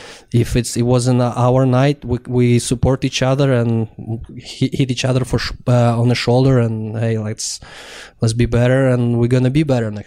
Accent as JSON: {"language": "English", "country": "Russia", "tie": "born or raised there", "said": "I had the great opportunity to watch our local goalie, my hometown team. His name, Vadim Tarasov."}